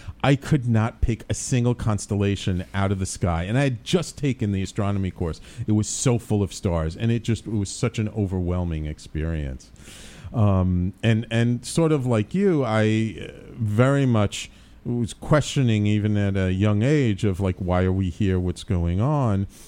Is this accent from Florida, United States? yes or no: no; Bronx, New York, United States; I grew up in, born in Manhattan. I grew up in the Bronx.